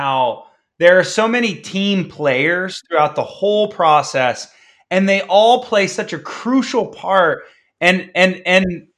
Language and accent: English; Ohio, United States; because I'm from Ohio, good or bad.